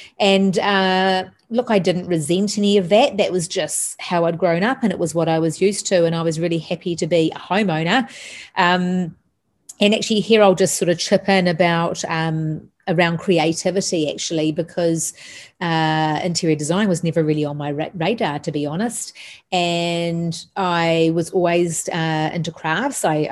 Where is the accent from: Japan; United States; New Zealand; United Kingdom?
New Zealand; Auckland; So I grew up in Pakeranga in Auckland, and I'm one of three.